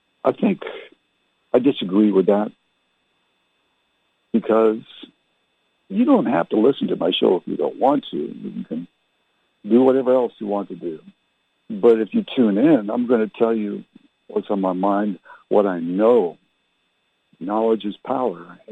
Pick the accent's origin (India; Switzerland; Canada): Canada; also born or lived in Germany; now in United States; I was born and raised in Canada. I'm a U.S. citizen now, but I was in Canada from 1954 when I was born to 1971.